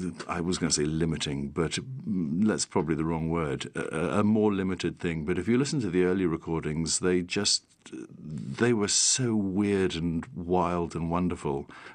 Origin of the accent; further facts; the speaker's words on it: England, United Kingdom; Yeah, we were sort of kind of gypsies. My parents lived all around the world, but I grew up mainly in England.